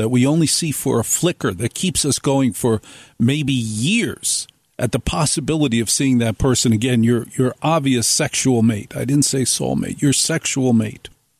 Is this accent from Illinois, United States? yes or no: no; New Jersey, United States; I'm like a total jerk. I'm a guy from Jersey.